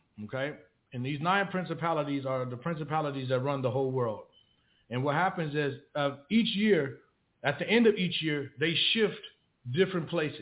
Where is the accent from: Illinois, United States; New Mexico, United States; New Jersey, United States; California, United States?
Illinois, United States; Chicago; Well, you know, I'm originally from Chicago, Illinois.